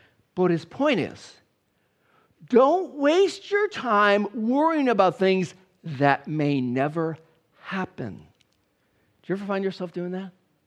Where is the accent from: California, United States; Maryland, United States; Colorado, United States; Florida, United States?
California, United States; Los Angeles; I lived in California. I'm from Los Angeles.